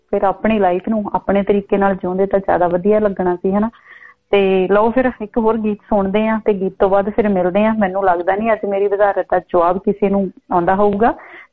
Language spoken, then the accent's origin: Punjabi; Jagraon, Punjab, India; now in Australia; ਮੈਂ ਤਾਂ ਜਗਰਾਉਂ ਤੋਂ ਹੈਗੀ ਆ ਤੇ ਮੈਂ ਤਾਂ ਜਗਰਾਉਂ ਵਾਲੀ ਹੀ ਰਹੂੰਗੀ